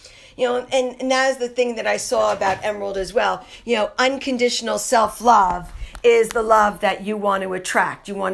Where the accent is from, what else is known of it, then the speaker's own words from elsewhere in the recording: New York, United States; However, I am from the Lower East Side, and I am the daughter of, you know, what would be called a mob guy